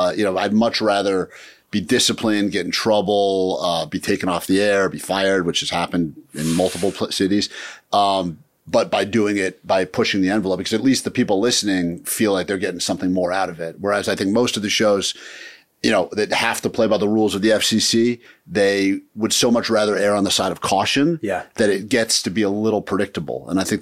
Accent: Washington, District of Columbia, United States; D.C., baby New Year, Washington, D.C., big celebrity.

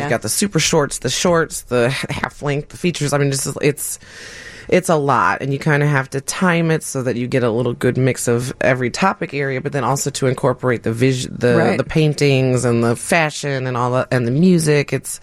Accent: Chicago, Illinois, United States; I mean, obviously I'm Chicagoan and a little bit partial to Chicago

